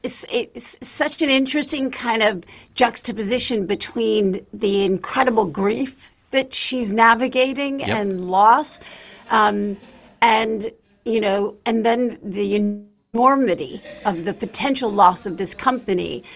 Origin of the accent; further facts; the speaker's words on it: New Mexico, United States; I am from New Mexico.